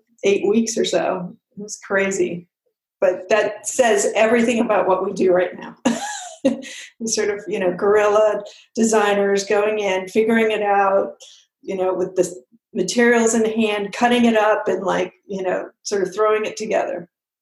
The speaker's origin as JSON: {"language": "English", "town": "Great Neck", "region": "New York", "country": "United States", "tie": "born or raised there", "said": "So I grew up in Great Neck, Long Island, and I was at my house"}